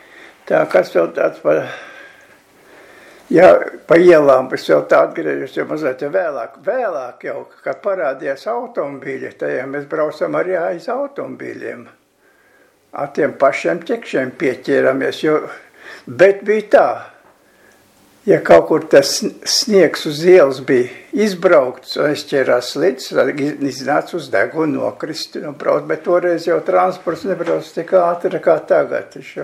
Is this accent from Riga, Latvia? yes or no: yes; Riga, Latvia; Esmu piedzimis Rīgā un citur neesmu dzīvojis. Dzimis esmu 18. novembrī